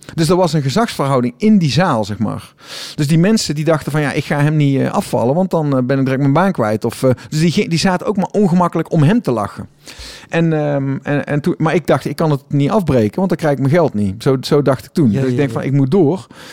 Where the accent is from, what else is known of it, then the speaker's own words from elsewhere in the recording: Tilburg, North Brabant, Netherlands; Ik kom uit Tilburg, ik woon in Tilburg.